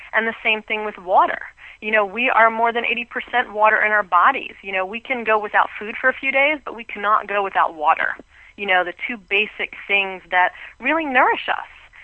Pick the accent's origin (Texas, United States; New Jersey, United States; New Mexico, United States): New Jersey, United States; I'm born and raised in New Jersey, and I went to school there, and I got a BA in communications, and I then kind of moved on to New York City